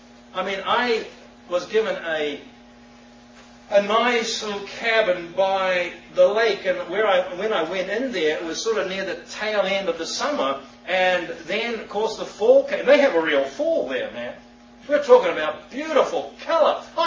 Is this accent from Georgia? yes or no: no; New Zealand; accent: New Zealand; now in United States; See, I come from New Zealand. That's the twang. I come from New Zealand.